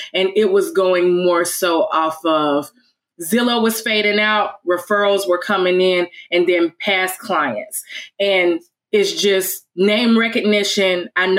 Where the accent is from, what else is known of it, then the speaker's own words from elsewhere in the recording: Conway, South Carolina, United States; I don't just hone in on Myrtle Beach because I'm from Conway.